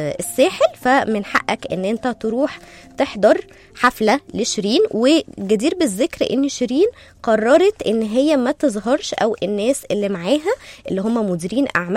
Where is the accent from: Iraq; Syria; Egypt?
Egypt; وده صباحك عندنا، وهكون معاكم من دلوقتي ولحد نص ساعة. الجو بقى عندنا في مصر